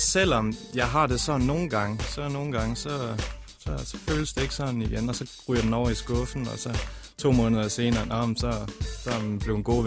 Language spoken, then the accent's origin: Danish; North Denmark Region, Denmark; born or raised there; also born or lived in Aalborg